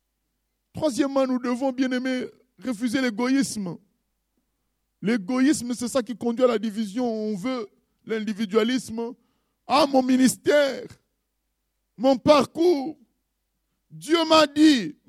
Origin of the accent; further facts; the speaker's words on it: French Guiana; Vous savez, nous venons de la Guyane, nous sommes meurtris